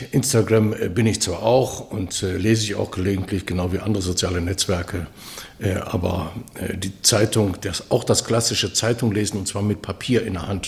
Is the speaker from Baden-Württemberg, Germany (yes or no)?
no; Duisburg, North Rhine-Westphalia, Germany; Hellau, ich komme aus Duisburg und da sagt man das so.